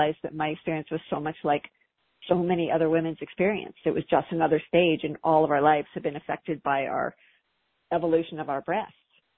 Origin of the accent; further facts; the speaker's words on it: Ohio, United States; I grew up in Ohio, in the Midwest, and my parents were college professors